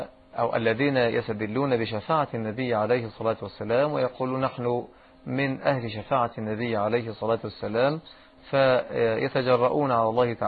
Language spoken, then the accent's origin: Arabic; Egypt; أما عندنا في مصر مثلا فالأمر قد يكون مختلفا،